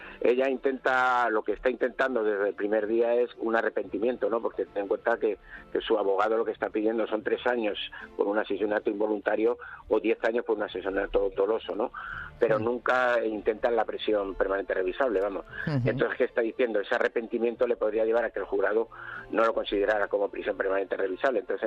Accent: Albacete, Castilla-La Mancha, Spain; Yo soy albaceteño de todo y ayer me invitaron a pasar un día aquí en el ferial

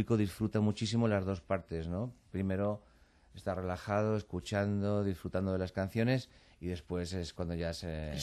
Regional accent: Madrid, Community of Madrid, Spain; soy madrileño, soy de Madrid, vivo en Madrid

